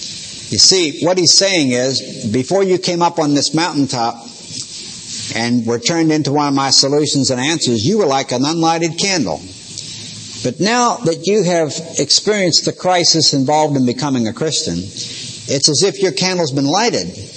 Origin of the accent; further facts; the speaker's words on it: Pittsburgh, Pennsylvania, United States; I'm from Pittsburgh, and that's a very depressed area now, and I was born there during the Great Depression.